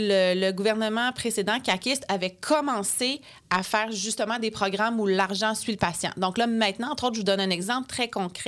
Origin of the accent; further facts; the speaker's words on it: Quebec, Canada; Je viens du Bas-Saint-Laurent.